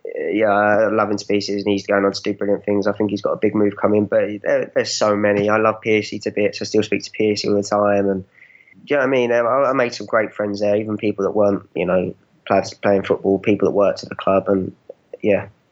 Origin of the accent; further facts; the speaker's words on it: Reading, South East England, United Kingdom; I grew up there, I grew up in Reading, and, you know, it's my home from home. So I obviously still have my family home near Reading as well.